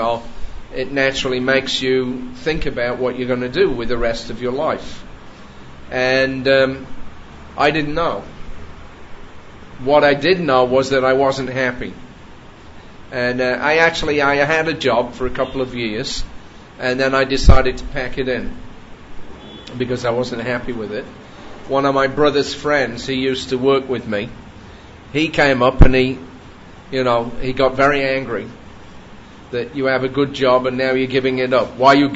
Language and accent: English; England, United Kingdom; moved away as an adult; now in Australia; I was born and brought up in England and I emigrated in 1971 to Australia.